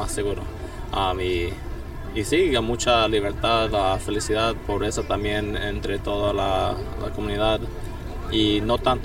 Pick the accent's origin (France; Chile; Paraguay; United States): United States; Canoga Park, California; born there; Nací aquí en los Estados Unidos, en Canoga Park